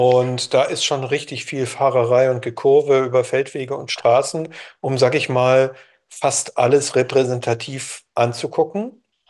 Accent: Lower Saxony, Germany; er ist ja auch aus Niedersachsen wie ich und bei uns in Niedersachsen ist es ja so, wir dürfen ja Rebhühner jagen

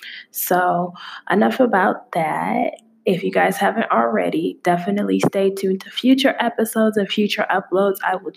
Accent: Indiana, United States; moved away as an adult; now in China; I'm originally from the United States, lived in Indiana, and I came to China March 2019.

